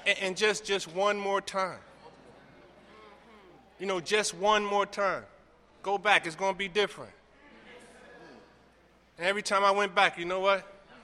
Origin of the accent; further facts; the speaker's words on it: Brooklyn, New York, United States; I'm from Bushwick, Bed-Stuy.